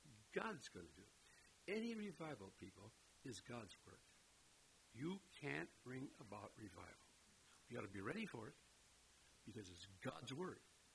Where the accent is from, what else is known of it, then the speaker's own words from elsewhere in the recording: Hinkley, Minnesota, United States; As some of you may remember, I grew up in Hinkley, Minnesota, where the men are men and pansies are flowers and women are slightly above average.